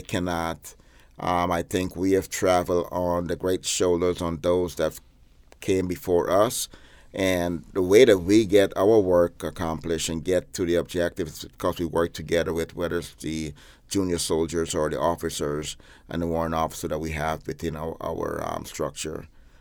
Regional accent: Guyana; moved away; a country right next door to where I was born in Guyana, where I still have family, nieces and uncles and nephews that still live there.

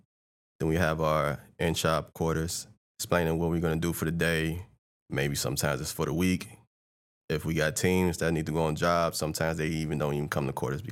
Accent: Gary, Indiana, United States; I'm from Gary, Indiana, home of … if you don't know where that's at, 15 minutes from Chicago.

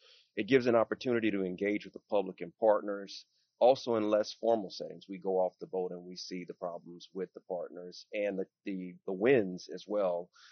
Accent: New Iberia, Louisiana, United States; now in Lafayette, United States; And I was born and raised in New Iberia, Louisiana, and I'm currently in Lafayette, Louisiana.

